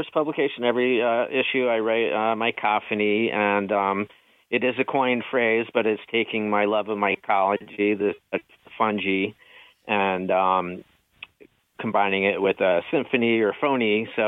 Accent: New York, United States; I'm from the Hudson Valley, so although I was, you know, near where the Catskill Creek went into the Hudson, so I'm technically a river rat

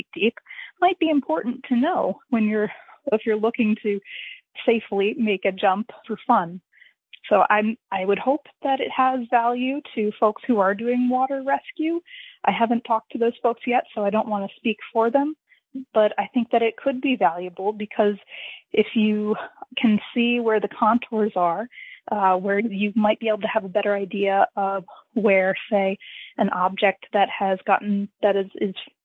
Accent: Doylestown, Pennsylvania, United States; now in Lackawaxen Valley, United States; So I'm originally from the Doylestown area of Pennsylvania. I came up to what I like to call the Lackawaxen Valley in 2017 for a job, and ended up staying here

